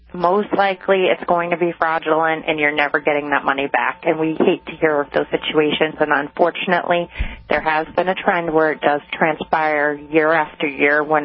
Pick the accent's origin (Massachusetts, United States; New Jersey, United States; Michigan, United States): Massachusetts, United States; Boston; I'm a Bostonian, so I know these tickets are very difficult to get